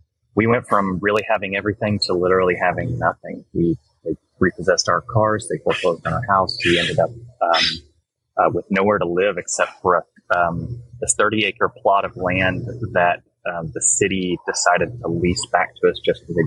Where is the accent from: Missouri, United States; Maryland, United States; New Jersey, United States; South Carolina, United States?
Missouri, United States; I was born here in Southwest Missouri. I moved around a little bit, but I spent the vast majority of my life here. We're in the heart of the Ozarks